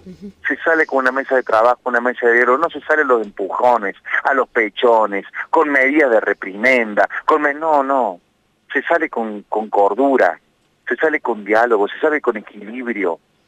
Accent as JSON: {"language": "Spanish", "region": "Córdoba", "country": "Argentina", "said": "los cordobeses somos de los argentinos que más aportamos al Tesoro Nacional."}